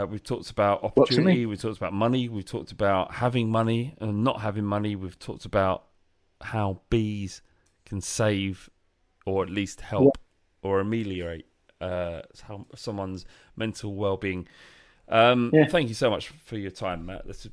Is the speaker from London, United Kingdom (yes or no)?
yes; London, United Kingdom; I'm a lad from London. We don't see hornets, and certainly they don't land on your chest